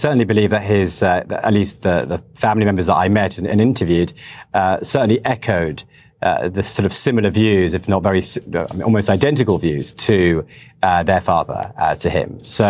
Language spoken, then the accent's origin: English; United Kingdom; I'm a British filmmaker.